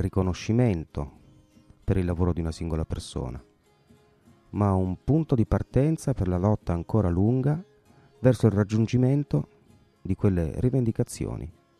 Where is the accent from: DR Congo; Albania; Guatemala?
Guatemala; Forse proprio perché tra tutti i paesi dell'America Latina è proprio in Guat